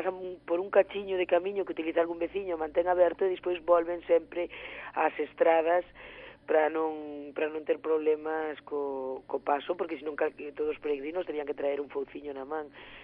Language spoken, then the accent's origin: Galician; Galicia, Spain; como galega do terruño